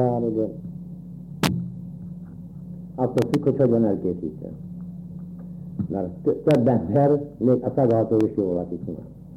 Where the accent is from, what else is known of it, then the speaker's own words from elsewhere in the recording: Trebeľovce, Banská Bystrica Region, Slovakia; Július 15-én születtem Terbeléden.